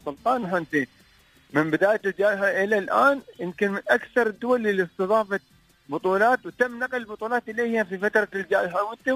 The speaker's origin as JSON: {"language": "Arabic", "region": "Dubai", "country": "United Arab Emirates", "said": "أضف إلى ذلك وجود أكثر من 200 جنسية عندنا في الإمارات وتحديدا في إمارة دبي"}